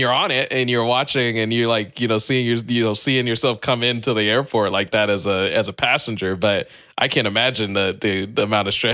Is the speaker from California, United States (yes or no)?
yes; California, United States; I have taken that drive because I'm from the Bay Area originally